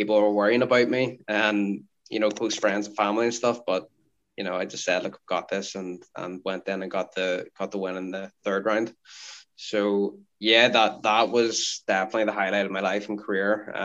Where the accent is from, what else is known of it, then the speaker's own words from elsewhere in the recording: Belfast, Northern Ireland, United Kingdom; I got another world titles opportunity to fight in Belfast, in my hometown.